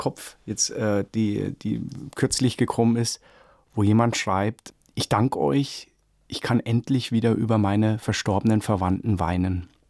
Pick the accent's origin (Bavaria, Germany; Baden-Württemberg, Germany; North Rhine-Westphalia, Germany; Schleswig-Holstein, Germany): Bavaria, Germany; Coburg; Ich bin in der Diaspora in Coburg groß geworden und habe einfach einen gelebten Glauben